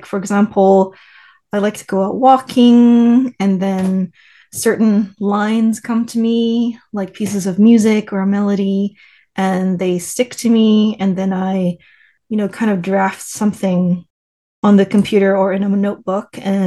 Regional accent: Thailand; Well, there weren't any Buddhist temples near where we live. We're from Thailand and Southeast Asia, so it's a different kind of thing.

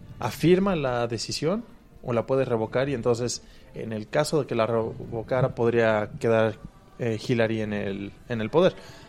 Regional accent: Mexico City, Mexico; ¿de dónde eres? De México. Ah, ¿de qué parte de México? Y le dices, de la Ciudad de México.

